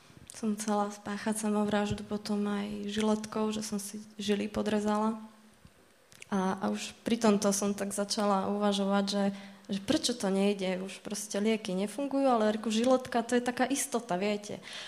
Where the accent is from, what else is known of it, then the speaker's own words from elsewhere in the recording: Topoľčany, Nitra Region, Slovakia; also born or lived in Moravské Lieskové; Ja pochádzam z Topolčian. Tam som sa narodila. Mám aj staršieho brata. Keď som mala nejakých tých 9 rokov, tak sa moji rodičia rozviedli. My sme sa odsťahovali do Moravského Lieskového, k našej babičke.